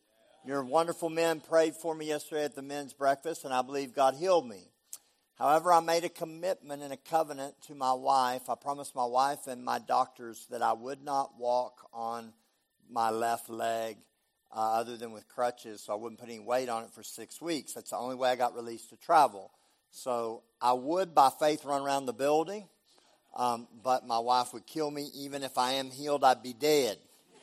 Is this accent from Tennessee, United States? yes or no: no; Texas, United States; I'm from Texas, so I have to put limits on it somewhere.